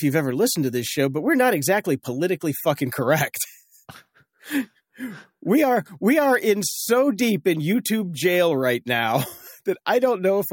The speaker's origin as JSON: {"language": "English", "region": "Midwest", "country": "United States", "said": "I'm from the Midwest where it rained, where we get rain and it's rain."}